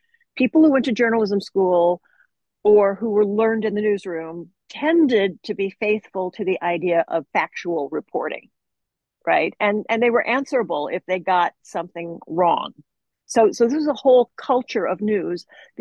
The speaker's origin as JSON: {"language": "English", "region": "Nebraska", "country": "United States", "tie": "born or raised there", "said": "when I was growing up in Nebraska, the farm report was on at 6 a.m., and there was content on television that spoke to that community"}